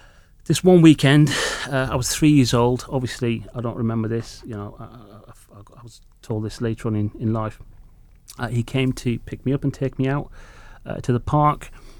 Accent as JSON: {"language": "English", "town": "Dundee", "region": "Scotland", "country": "United Kingdom", "tie": "born there", "said": "I was born in 1975 in Scotland, Dundee. My mum's English. My father was from Pakistan."}